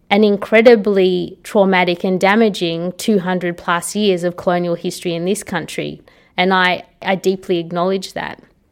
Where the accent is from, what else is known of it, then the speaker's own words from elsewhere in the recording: Australia; I'm asking you because I'm Aussie and you're clearly not.